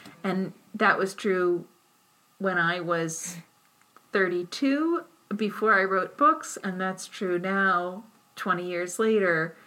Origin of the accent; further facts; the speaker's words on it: Durham, Connecticut, United States; I was at the Durham Fair, which is my hometown, and we have this really big fair every year, the state fair.